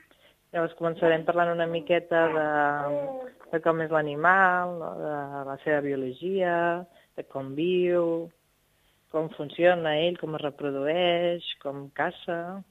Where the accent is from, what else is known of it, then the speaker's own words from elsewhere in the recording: Sant Celoni, Catalonia, Spain; jo que no soc de les Terres de l'Ebre, que soc de Sant Celoni, de la zona del Baix Montseny, no ho havia vist mai fins que vaig venir a viure aquí baix.